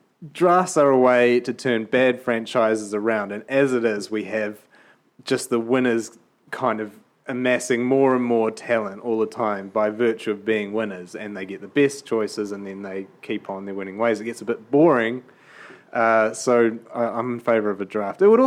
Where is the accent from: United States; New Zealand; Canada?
New Zealand; Auckland; I'm from Auckland, and as a Blues fan